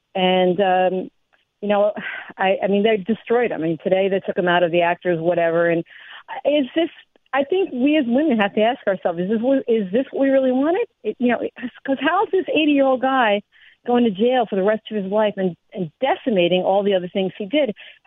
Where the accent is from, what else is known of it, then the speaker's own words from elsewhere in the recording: Pennsylvania, United States; I wanted to talk to you about Bill Cosby because, first of all, I am from Montgomery County. Second of all, Norristown is right next to where we live.